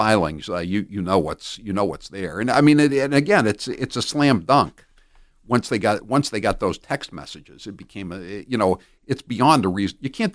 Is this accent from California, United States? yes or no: no; Maine, United States; born there; From the Maine legislature, because I was born in Maine, and I was born in Cumberland County, and I have relatives who are in politics in Cumberland County